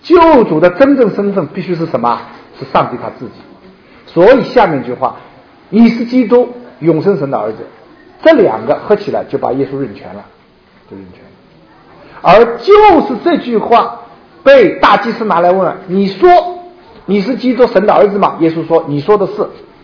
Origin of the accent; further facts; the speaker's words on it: Shanghai, China; 应该是我们上海人石和蛇分不清楚